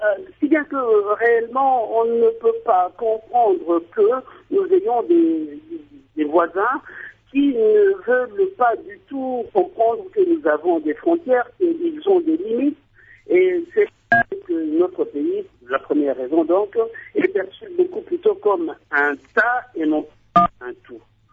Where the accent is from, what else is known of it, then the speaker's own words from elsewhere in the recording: South Kivu, DR Congo; Je suis originaire du Sud-Kivu